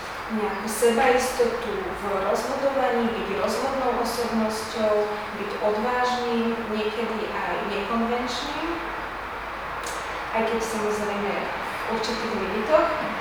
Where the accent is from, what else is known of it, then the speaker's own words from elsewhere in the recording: Košice, Košice Region, Slovakia; also born or lived in Žilina; narodila som sa v Žiline, ale veľkú časť svojho života som prežila v Košiciach a na Sýne v Českej republike počas štúdií. V Košiciach som absolvovala gymnázium svätého Tomáša Akvinského